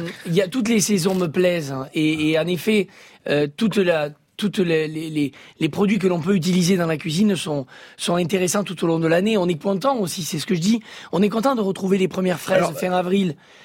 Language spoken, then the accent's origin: French; Occitanie, France; born there; Mais je suis un mec du Sud, mais je suis né dans l'Aveyron. C'est quand même une région.